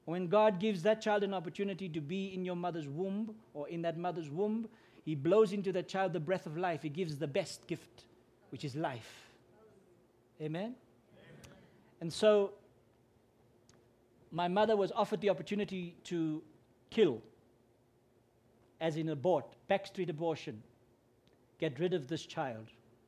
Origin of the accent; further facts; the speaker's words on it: South Africa; first language Afrikaans; English is a second language; They taught it to us in my mother tongue, which is Afrikaans. English is not my first language.